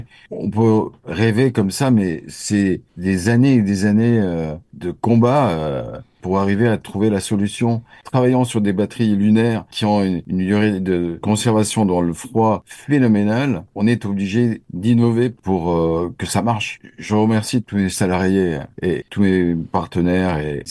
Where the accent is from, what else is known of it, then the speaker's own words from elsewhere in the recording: Monaco; Mais être monégasque, pour les Américains, ce n'est pas vivre dans un des plus petits pays au monde.